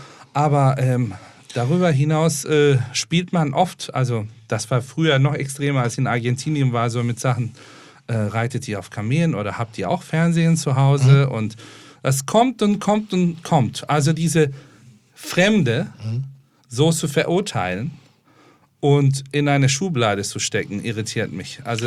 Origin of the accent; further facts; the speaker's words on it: Istanbul, Turkey; ich komme aus Istanbul